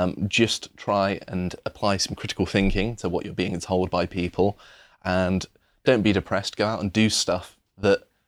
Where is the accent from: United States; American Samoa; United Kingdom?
United Kingdom; Plymouth, South West England; I grew up I grew up in Plymouth, that's why I'm particularly pleased.